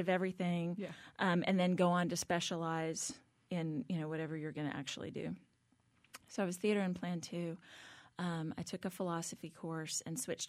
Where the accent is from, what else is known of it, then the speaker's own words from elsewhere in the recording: Hillsboro, Texas, United States; growing up in Hillsboro, my dad was on the city council and was mayor pro tem and was on the first Main Street board. Hillsboro was one of the pilot cities in Texas.